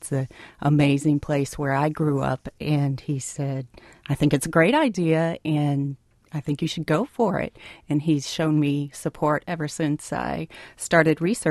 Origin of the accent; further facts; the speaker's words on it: Wisconsin Rapids, Wisconsin, United States; also born or lived in Fond du Lac; I grew up here. I was born in Fond du Lac, and I was raised in Wisconsin Rapids, and graduated from UWSP